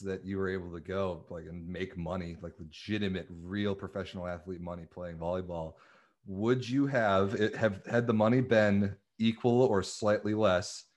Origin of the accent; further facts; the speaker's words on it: United States; I go to those games and as an American fan, I'm outnumbered 50-1.